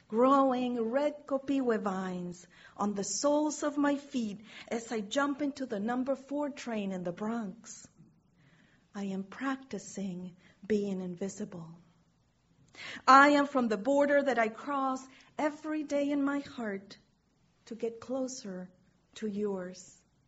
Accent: Chile; also born or lived in New Jersey / New York / Rhode Island / Puerto Rico; When I say I'm from Chile, they might ask about what city and what school I went to. That would have several answers.

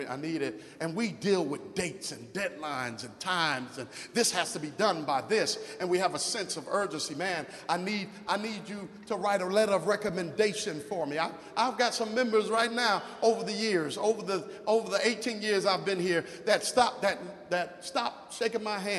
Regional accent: New York, United States; Oh God, y'all pardon me, but I'm from New York.

